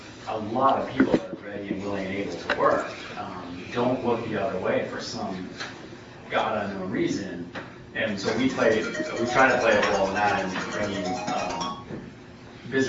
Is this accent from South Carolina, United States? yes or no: no; Pennsylvania, United States; I will say that I come from Pennsylvania, where the good news here is it's a much more integrated system.